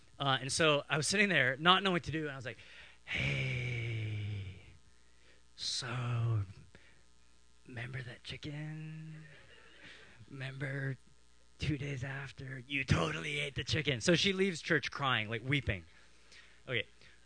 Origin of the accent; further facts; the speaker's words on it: Toronto, Ontario, Canada; I was growing up in Toronto. We lived on the edge of the city. So picture Toronto, subdivision, and then farms. We were at the edge there.